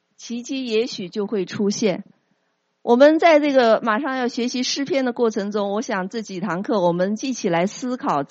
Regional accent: Nanjing, Jiangsu, China; 我奶奶啊，我们家其实是南京的。

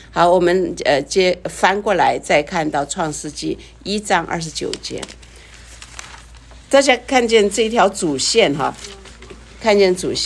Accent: China; 我觉得我们中国人其实受了很多的苦，太多的苦，其实是不需要的苦呀。

